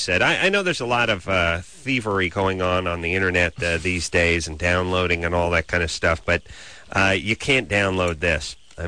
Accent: United States; I never was more angered as an artist and as an American and a patriot and a broadcaster

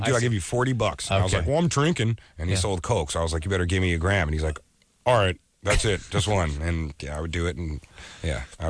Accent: Philadelphia, Pennsylvania, United States; I growing up in Philly, I had a good friend of mine who had turntables

